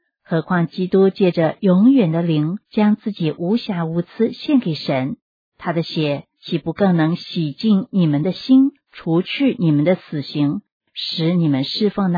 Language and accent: Chinese; China; 用我们中国人所熟悉的话来形容，那就是过与不及。